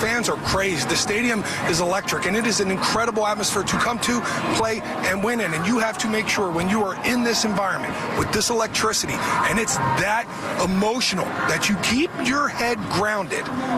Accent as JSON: {"language": "English", "region": "Wisconsin", "country": "United States", "accent": "Wisconsin", "said": "Well, in my best Wisconsin accent, I'll say yeah, no"}